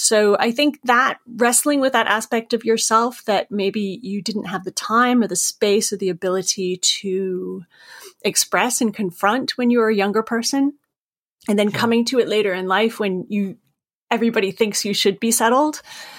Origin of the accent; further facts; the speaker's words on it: Maine, United States; which I'm from Maine, as you can tell from my accent